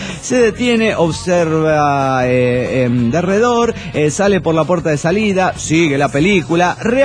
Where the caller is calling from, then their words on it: Mexico City, Mexico; del DF Mexicano.